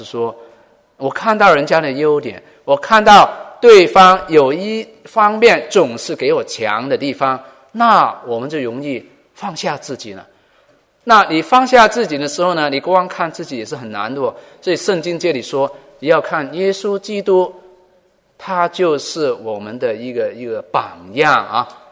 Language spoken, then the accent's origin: Chinese; Hong Kong; 那个时候我还在香港，我老家是香港啊，